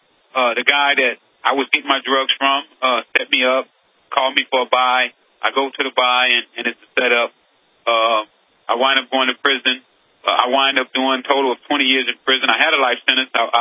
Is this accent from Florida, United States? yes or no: no; Los Angeles, California, United States; Well, you know, I grew up in South Central.